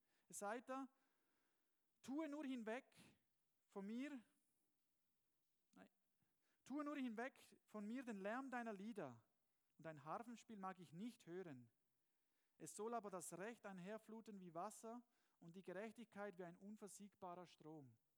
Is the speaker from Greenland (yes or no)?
no; Switzerland; geht das mich als Schweizer, geht mich das als